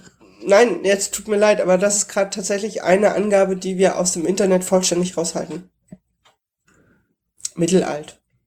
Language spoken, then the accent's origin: German; Germany; born there; Vor der Wende in der DDR geboren.